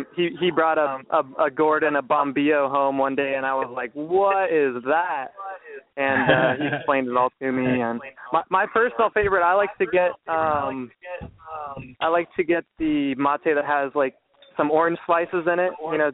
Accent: Colorado, United States; So I'm originally from Colorado, and I've been traveling the country the past couple of years.

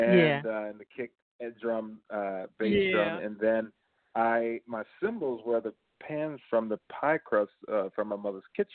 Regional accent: Georgia, United States; and then also what growing up in Georgia and traveling and seeing people and having different conversations

